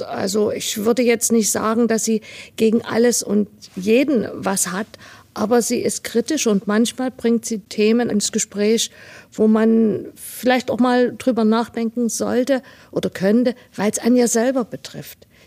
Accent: Leipzig, Saxony, Germany; born there; Ich bin gebürtige Leipzigerin

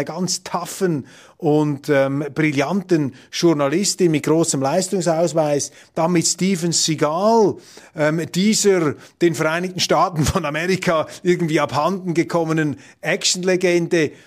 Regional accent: Switzerland; was natürlich in gewissen Kreisen bei uns in der Schweiz, in der Europäischen Union natürlich als Propaganda sofort wieder vom Tisch gewischt wird

